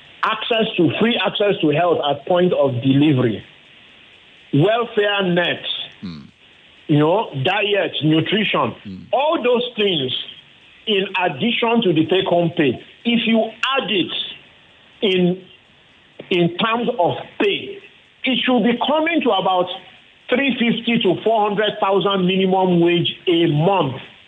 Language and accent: English; Ikoyi, Lagos, Nigeria; as a child of a senior civil servant that lived in Ikoyi and I grew up in Ikoyi